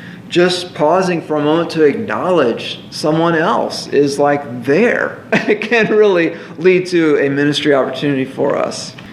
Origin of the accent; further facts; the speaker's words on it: Midwest, United States; now in Texas, United States; I'm from the Midwest, and it's like you're never tempted to speed here because the speeds are so high.